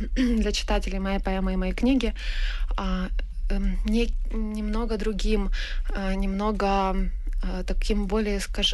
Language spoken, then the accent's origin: Russian; Donbas, Ukraine; И моя книжка «Абрикосы Донбасса», кстати, она же, я ее начинала писать до войны. То есть, ну, моя малая родина, то, что с ней происходило и до этого